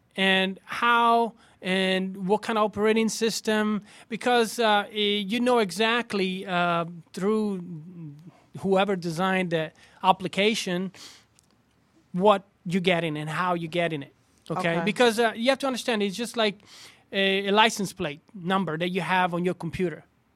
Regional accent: Como, Lombardy, Italy; I'm Italian. I was born and raised in Lake Como, which is a northern side of Italy, close to the Swiss Alps.

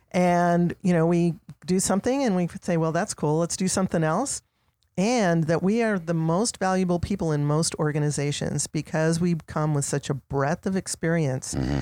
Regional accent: Albuquerque, New Mexico, United States; Well, you know, when I came from Albuquerque, I was not, you know, a country girl.

